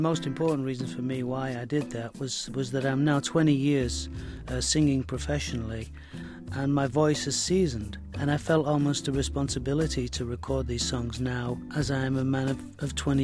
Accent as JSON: {"language": "English", "country": "United Kingdom", "said": "probably principally because we're Europeans, you know, and we're British."}